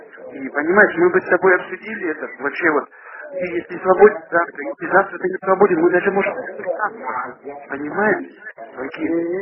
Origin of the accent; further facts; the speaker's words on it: Makhachkala, Dagestan, Russia; Я из Махачкалы